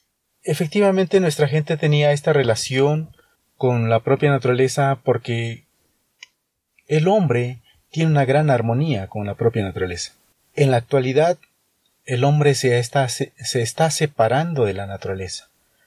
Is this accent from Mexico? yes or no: yes; Tilantongo, Oaxaca, Mexico; esto me motiva a mí el regresar a Tilantongo y vivir, hablar mi propia lengua, relacionarme con la propia naturaleza.